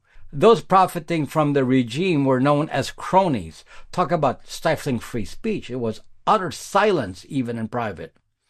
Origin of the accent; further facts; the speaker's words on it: Philippines; now in United States; I was born in the Philippines, and during my youth, the country was turned into a dictatorship by Marcos.